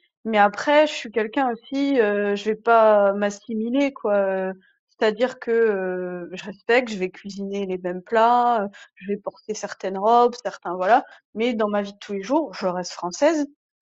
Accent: France; mais je suis française.

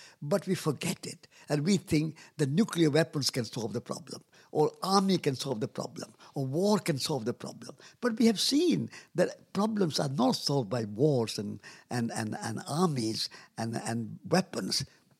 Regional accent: India; And I went not as an Indian, but I went as a human being. Not as a Hindu, but as a human being.

